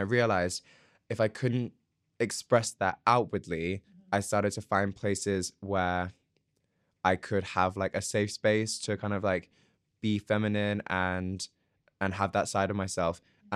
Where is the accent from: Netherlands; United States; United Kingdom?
United Kingdom; South East England; I grew up in Sussex. I went to school a little bit further south in Brighton.